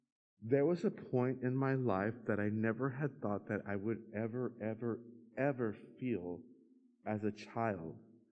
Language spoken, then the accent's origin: English; Texas, United States; now in Houston, United States; I'm alone in Houston. I don't have any family here. I'm from the Rio Grande Valley. Anyone else from the valley?